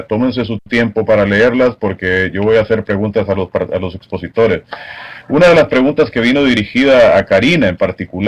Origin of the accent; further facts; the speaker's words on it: Honduras; yo soy de Honduras y sé que se ha dado tal situación en Honduras